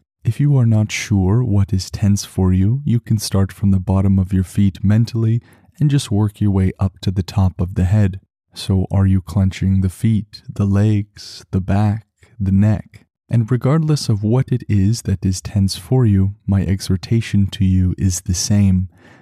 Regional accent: Canada; As a Canadian, being in the Arctic tundra just feels like being in another home.

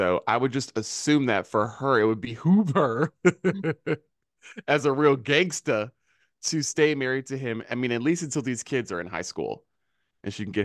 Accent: North Carolina, United States; now in New York, United States; Now, I live in New York State, so I don't know what the tea is, but I'm from North Carolina

